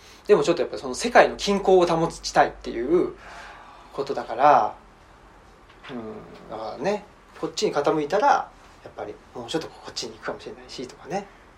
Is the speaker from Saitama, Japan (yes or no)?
yes; Urawa, Saitama, Japan; 僕埼玉県の浦和ってとこで育って、で僕83年生まれなんですけど、